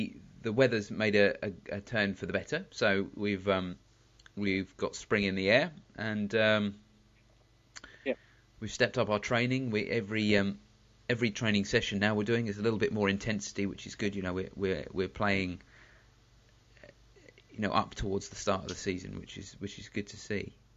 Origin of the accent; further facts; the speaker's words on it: England, United Kingdom; The one thing about the Ashes, as an Englishman